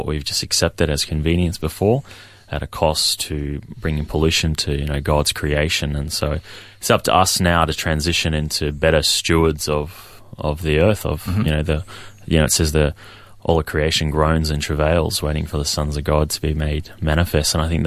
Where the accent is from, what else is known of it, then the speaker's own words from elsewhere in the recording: Hervey Bay, Queensland, Australia; also born or lived in Townsville; And then after a couple of generations, we find ourselves growing up in Townsville and then in Hervey Bay.